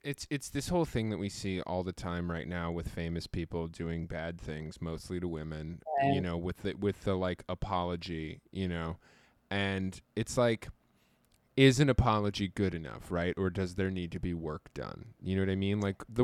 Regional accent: Seattle, Washington, United States; I grew up in Seattle. We didn't have sports in the 80s.

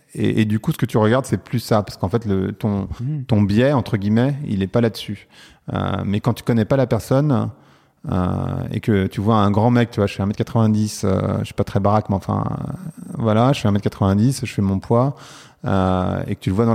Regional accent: Saint-Gratien, Île-de-France, France; À Saint-Gratien, précisément.

